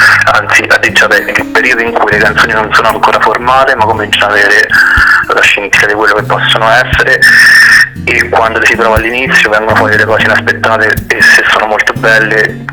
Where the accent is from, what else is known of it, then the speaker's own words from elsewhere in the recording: Terni, Umbria, Italy; noi siamo di Terni, una città molto grande